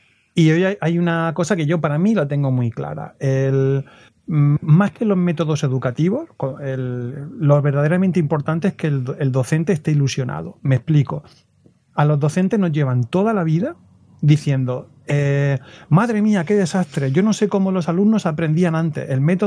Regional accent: Murcia, Region of Murcia, Spain; yo soy de Murcia

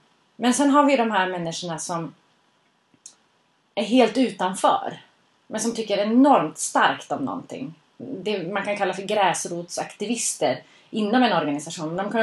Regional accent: Skellefteå, Västerbotten County, Sweden; alltså jag är från Skellefteå

